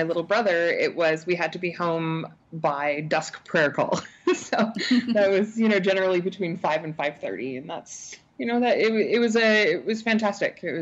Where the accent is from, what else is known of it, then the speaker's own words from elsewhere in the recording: Saudi Arabia; You know, it was really safe. We were on a compound. We absolutely had access to all parts of the city and the desert, and we spent a lot of time camping.